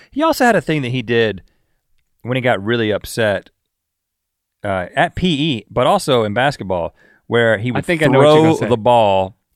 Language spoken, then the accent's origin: English; Buies Creek, North Carolina, United States; we come from Buies Creek, North Carolina, a very conservative part of the country.